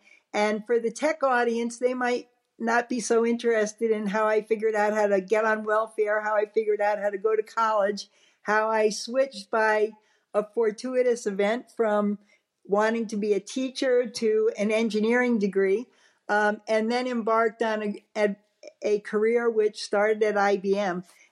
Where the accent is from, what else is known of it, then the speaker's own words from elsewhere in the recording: New Jersey, United States; I grew up in New Jersey, actually, the Northeast, so just outside of New York City.